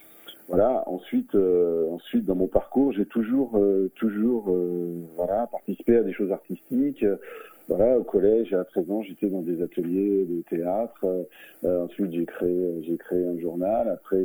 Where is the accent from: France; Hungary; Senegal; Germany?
France; Viviers, Auvergne-Rhône-Alpes; Moi je suis né à l'époque à Viviers, à l'hôpital de Viviers. J'ai vécu jusqu'à 6-7 ans dans les rues de Viviers en Ardèche, qui est un lieu de patrimoine. Donc j'habitais dans le centre-ville